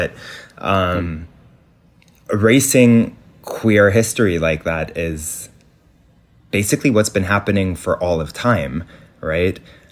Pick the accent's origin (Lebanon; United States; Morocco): Lebanon; But so growing up in Lebanon, I never saw queer people with agency in any form of cultural production.